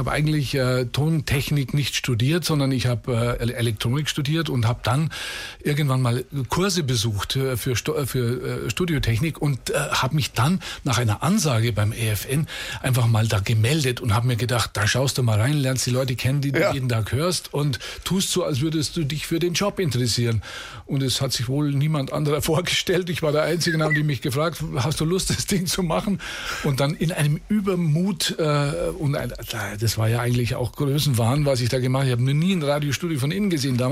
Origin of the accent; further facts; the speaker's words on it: Germany; accent: German; Aber ich dachte immer, ich habe keinen Akzent, weil ich habe natürlich das amerikanische Englisch so im Ohr gehabt. Aber natürlich, ich habe es jetzt gerade wieder vorhin gehört bei dem Wetterbericht, natürlich hört man, dass ich Deutscher war